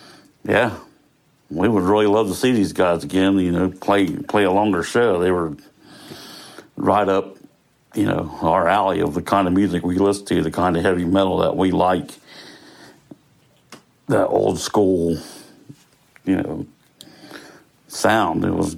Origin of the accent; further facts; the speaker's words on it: Hilliard, Ohio, United States; I'm from Hilliard, Ohio, which is a northwest suburb of Columbus, Ohio.